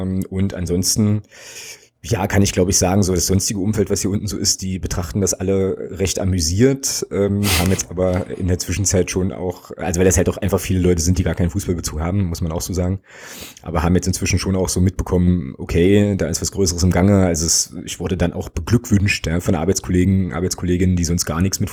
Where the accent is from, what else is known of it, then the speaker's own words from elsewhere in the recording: Magdeburg, Saxony-Anhalt, Germany; born there; Ich bin ja gebürtiger Magdeburger